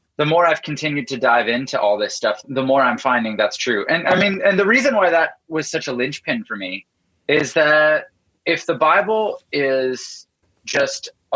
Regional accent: Canada; So I grew up in Canada and my dad is a pastor

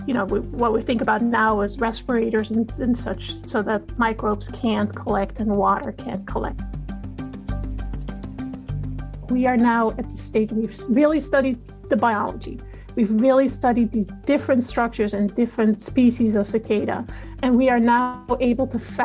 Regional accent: Netherlands; English is a second language; moved away; also born or lived in California, United States; I grew up in the Netherlands where they don't have cicadas. And then I moved to California

